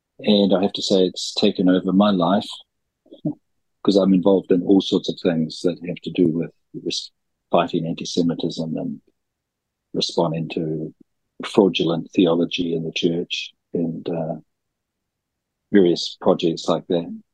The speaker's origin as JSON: {"language": "English", "region": "Hawke's Bay", "country": "New Zealand", "tie": "born or raised there", "said": "I grew up in Hawke's Bay, and I knew no Jewish people."}